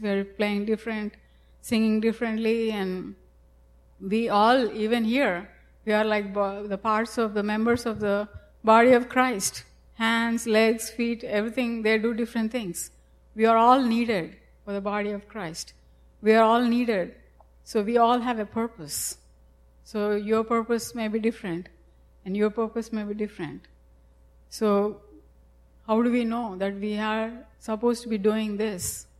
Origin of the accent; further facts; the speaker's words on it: India; I'm from India. I come from there, and it's a lot different from here.